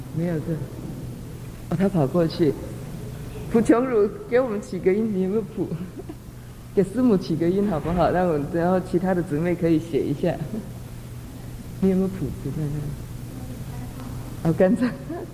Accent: Taiwan; 我台湾人说神经线比较细一点

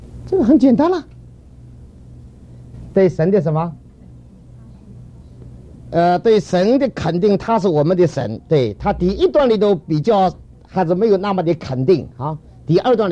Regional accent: China; 我们中国人呢，这个整个中华民族给差不多三个字害了太多了

